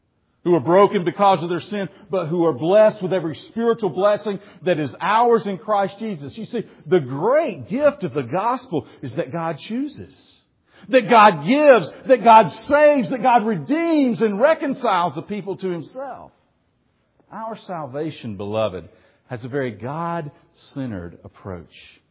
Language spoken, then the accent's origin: English; Tennessee, United States; my wife and I got to go back to my hometown, and we got to, whenever I take my family home, they have to do the little circuit with me. The old homestead, the elementary school, the junior high, the high school, all the things that I grew up.